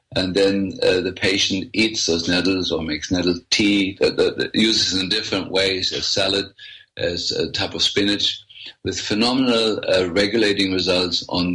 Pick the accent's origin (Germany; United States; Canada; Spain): Germany; If you go to Germany, to my home country, it's different herbs that we use